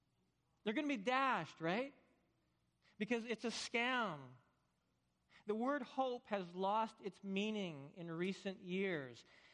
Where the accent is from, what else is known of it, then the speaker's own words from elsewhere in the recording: Saskatchewan, Canada; I'm from Saskatchewan